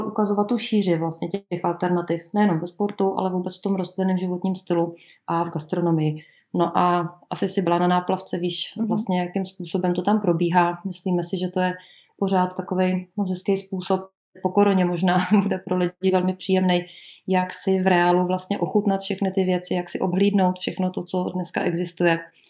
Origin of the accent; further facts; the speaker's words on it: Bohemia, Czechia; U nás v Čechách byl takový moc hezký příklad krávy